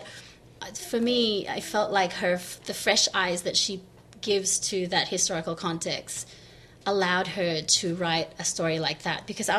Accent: Philippines; one of the issues I have with that as a Filipino reader

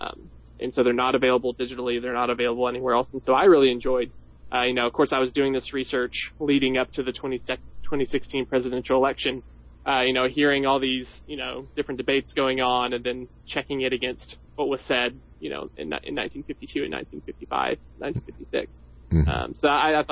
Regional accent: Texas, United States; I'm from West Texas, not a world traveler much until that point.

